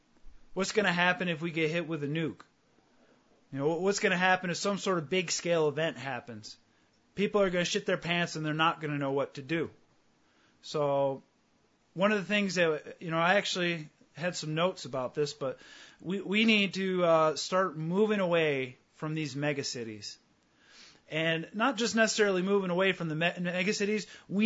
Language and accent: English; New York, United States; I mean, I grew up in Western New York, which gets brutally cold and the weather changes on a whim.